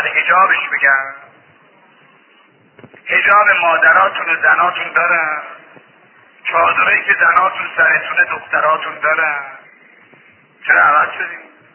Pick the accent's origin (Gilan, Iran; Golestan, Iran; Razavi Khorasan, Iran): Razavi Khorasan, Iran; Mashhad; من بچه مشهدم، بچه اینجا